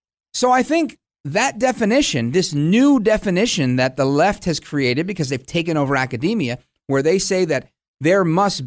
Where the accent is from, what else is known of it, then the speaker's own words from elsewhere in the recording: United States; because my parents are born in Puerto Rico, I'm an American of Puerto Rican heritage, I can't be racist.